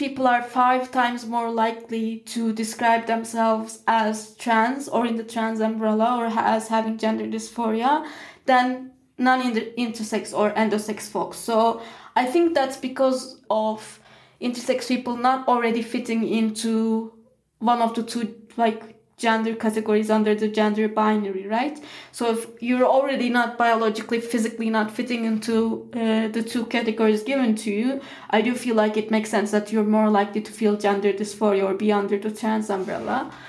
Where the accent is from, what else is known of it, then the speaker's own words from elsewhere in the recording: Turkey; first language Turkish; English is a second language; I found the first intersex blog in Turkish, which is like my main language, my mother tongue